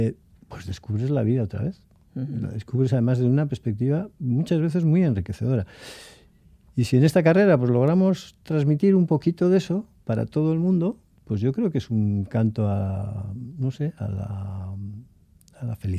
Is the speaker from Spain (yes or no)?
yes; Bilbao, Basque Country, Spain; nosotros que somos de Bilbao o así de centro